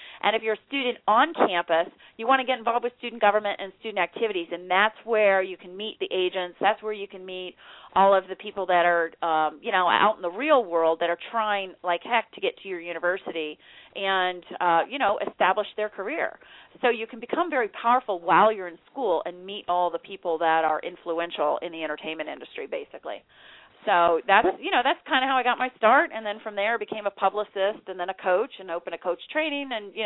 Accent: Florida, United States; But, no, I grew up in Florida, and I was a swimmer, and I was an All-American swimmer in high school just on a relay

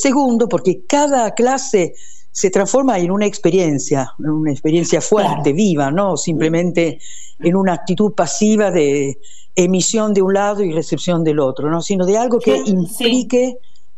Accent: Italy; Spanish is a second language; Italia, porque yo soy italiana, yo nací en Italia. Yo vivía sí. en una base aérea porque mi papá era aviador

